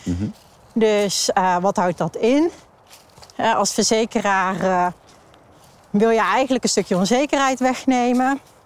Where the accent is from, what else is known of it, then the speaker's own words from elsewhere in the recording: North Brabant, Netherlands; now in Apeldoorn, Netherlands; ik kom uit de buurt van Tilburg.